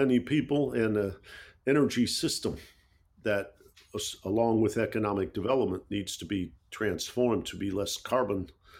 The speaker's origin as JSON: {"language": "English", "town": "Detroit", "region": "Michigan", "country": "United States", "said": "I'm from Detroit, Michigan, the auto industry."}